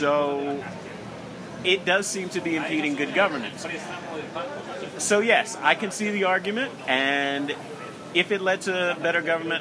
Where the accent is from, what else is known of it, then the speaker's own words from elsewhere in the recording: the South, United States; I grew up in the South. I have spent my formative years around these people, and I knew.